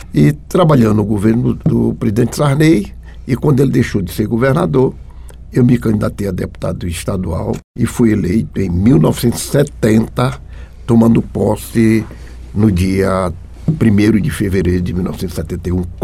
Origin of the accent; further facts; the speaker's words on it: Bacabal, Maranhão, Brazil; Eu, por um acaso, eu sou de Bacabal. A parteira de Bacabal estava doente. E minha mãe, com 7 meses, teve que se dirigir para a cidade de São Vicente Ferrer, que tinha uma boa parteira